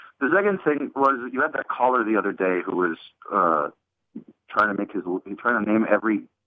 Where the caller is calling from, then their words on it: New Jersey, United States; from New Jersey.